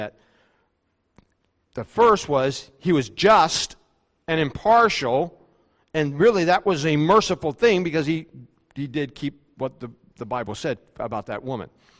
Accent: Morgantown, West Virginia, United States; I'm from Morgantown, West Virginia. It's a little hick town, basically, compared to Chicago.

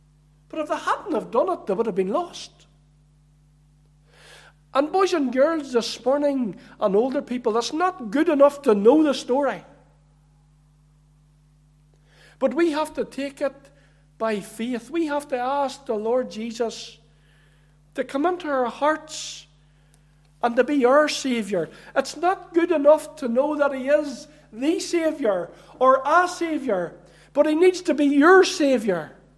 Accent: Cookstown, Northern Ireland, United Kingdom; I was brought up in Cookstown Free Presbyterian Church.

